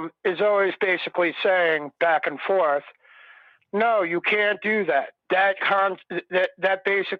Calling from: Long Island, New York, United States; from Long Island, New York.

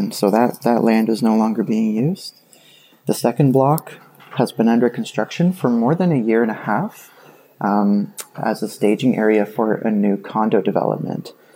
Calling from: Kitchener, Ontario, Canada; I'm calling from Kitchener, Ontario.

